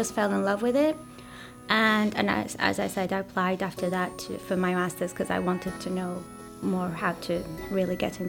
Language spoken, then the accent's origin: English; England, United Kingdom; also born or lived in Basra, Iraq; I was born in Basra when I was like 2 years and a half. We went to England. My father was finishing his master's and PhD there. Basically, I lived there for 8 years or 9